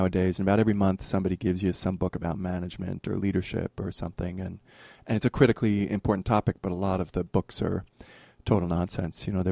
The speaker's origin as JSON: {"language": "English", "town": "New York City", "region": "New York", "country": "United States", "tie": "born or raised there", "said": "The short version of my story is I grew up in New York in Queens, went to a Jesuit high school, joined the Jesuits right after"}